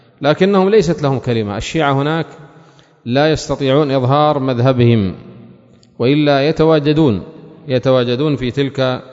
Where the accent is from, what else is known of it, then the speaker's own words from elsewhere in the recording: Aden, Yemen; وإذا به يسأل من أين أنت، قلت له من عدن